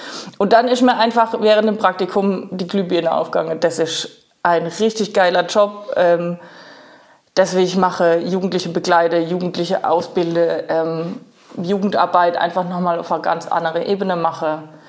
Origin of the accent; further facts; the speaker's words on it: Rauenberg, Baden-Württemberg, Germany; accent: Kurpfälzisch; Ich komme direkt aus Rauenberg, das ist in der Nähe von Heidelberg. Ich sage immer kurpfälzischer Dialekt